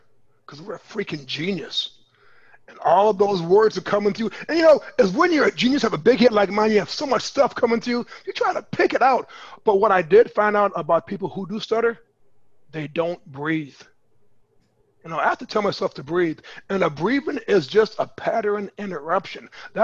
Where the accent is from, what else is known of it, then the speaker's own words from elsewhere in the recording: Indiana, United States; I grew up in Northwest Indiana, and that's where I met Dr. Will back in 1995.